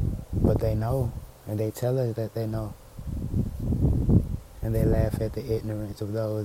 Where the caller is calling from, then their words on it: Atlanta, Georgia, United States; And I'm coming humbly from Atlanta, Georgia, where the skies are pretty clear right now.